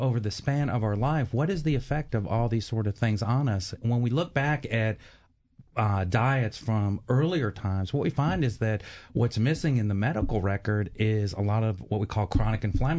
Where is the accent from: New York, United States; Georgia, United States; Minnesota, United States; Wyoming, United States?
New York, United States; New York City; born there; also born or lived in South, United States; I was actually born in South Bronx, New York City.